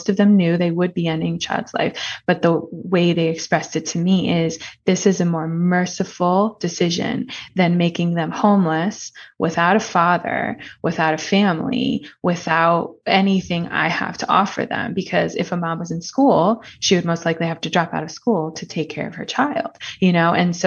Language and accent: English; Bronx, New York, United States; born there; So I was born in the Bronx, and God put a burden on my heart.